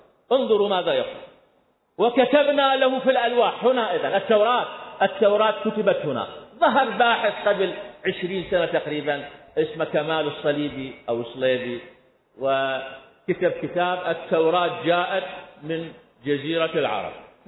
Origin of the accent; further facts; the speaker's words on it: Baghdad, Baghdad Governorate, Iraq; أنا إنسان من بغداد، أنا إنسان من شام مرة، ولكن صحيح فيما قبل ذلك أنا من نسل الإمام الهادي سلام الله عليه، من نسل الأئمة سلام الله عليهم.